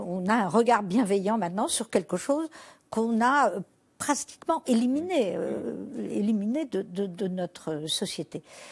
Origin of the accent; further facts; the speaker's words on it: France; une des premières fois de ma vie où je dis « je suis française »